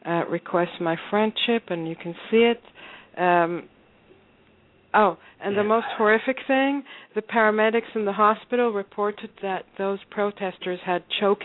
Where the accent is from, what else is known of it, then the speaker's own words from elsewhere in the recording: Israel; I'm thinking about how I was raised in Israel in school